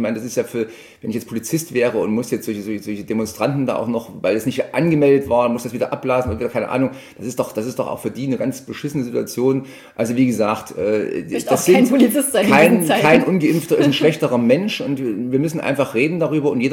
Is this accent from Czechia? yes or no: no; Thuringia, Germany; wie dumm sind wir Thüringer eigentlich?